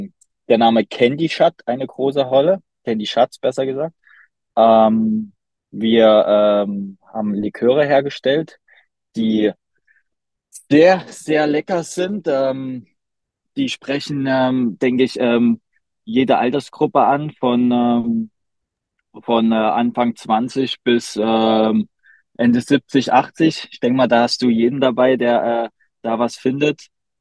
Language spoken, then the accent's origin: German; Dresden, Saxony, Germany; Ich bin gebürtig aus Dresden, habe da bei Dresden Nord dann angefangen Fußball zu spielen